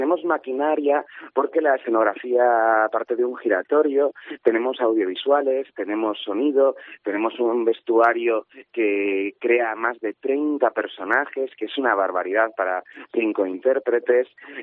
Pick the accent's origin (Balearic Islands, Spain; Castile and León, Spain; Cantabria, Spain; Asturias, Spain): Castile and León, Spain; Todo este trabajo de investigación me ha llevado a conocer cosas que no conocía de mi tierra, a descubrir todo el impacto que tuvimos del País Vasco